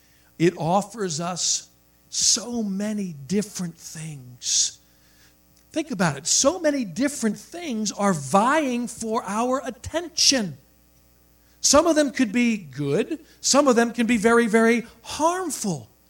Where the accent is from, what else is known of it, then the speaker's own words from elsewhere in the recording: New York City, New York, United States; born there; I was 17 because I was born in New York City, and the cutoff dates are earlier, so I started kindergarten at 4.